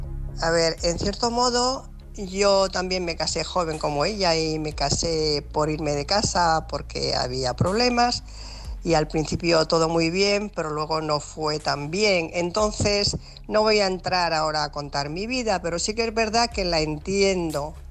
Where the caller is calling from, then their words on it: Alicante, Valencian Community, Spain; de Alicante